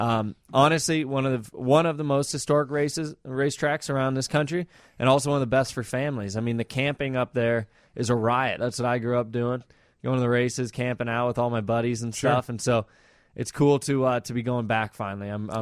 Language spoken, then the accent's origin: English; Columbus, Ohio, United States; I'm from Columbus, Ohio, so that was my home race.